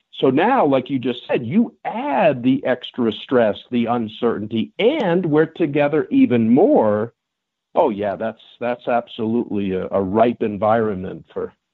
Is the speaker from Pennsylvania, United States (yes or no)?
no; Farmington, New Mexico, United States; born or raised there